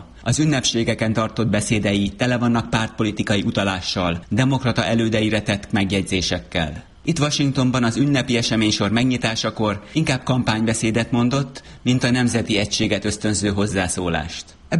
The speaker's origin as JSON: {"language": "Hungarian", "country": "Hungary", "said": "mert megemlítettem neki, hogy én magyar vagyok."}